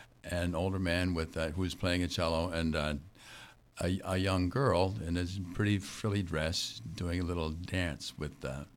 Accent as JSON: {"language": "English", "town": "Cedar Rapids", "region": "Iowa", "country": "United States", "tie": "born or raised there", "also_born_or_lived": "Ottawa", "said": "I grew up in Cedar Rapids, Iowa."}